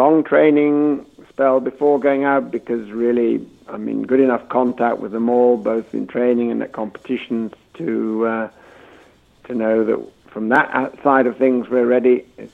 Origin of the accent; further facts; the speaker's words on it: United Kingdom; especially as a Brit